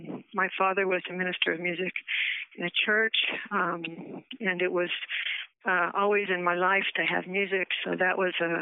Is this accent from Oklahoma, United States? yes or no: yes; Ponca City, Oklahoma, United States; moved away as an adult; also born or lived in Harrisburg, Pennsylvania; I was born in Ponca City, Oklahoma, and I was reared in that town for 18 years. And then I left and came to Harrisburg, Pennsylvania, where I got married. And then we went back to Oklahoma.